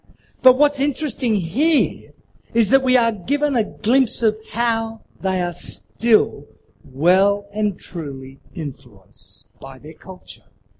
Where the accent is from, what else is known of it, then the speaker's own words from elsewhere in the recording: Australia; I'm an Aussie. That's how we do it.